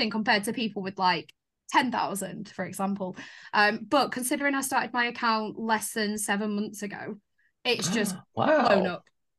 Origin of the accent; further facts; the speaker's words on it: Bristol, South West England, United Kingdom; accent: Bristolian; also born or lived in St Helens / Preston; I grew up in Bristol and then moved to St. Helens, and then I went to uni in Preston. I've lost the Bristolian twang, thankfully, although Sloider does come out soon sometimes. And I think Preston has fine-tuned the St. Helens out of me.